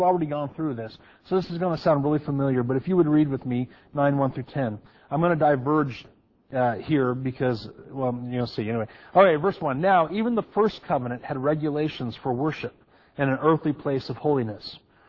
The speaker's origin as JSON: {"language": "English", "town": "Hermiston", "region": "Oregon", "country": "United States", "tie": "born or raised there", "said": "anytime I go back to my hometown of Hermiston, Oregon"}